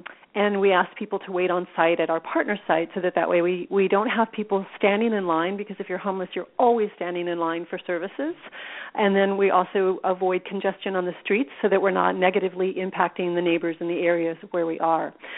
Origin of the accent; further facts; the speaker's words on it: Texas, United States; now in San Francisco, United States; Well, yeah, I grew up in Texas. I go home to Texas.